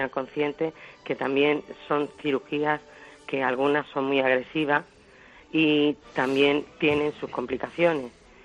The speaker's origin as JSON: {"language": "Spanish", "town": "Málaga", "region": "Andalusia", "country": "Spain", "said": "Nosotros somos de Málaga."}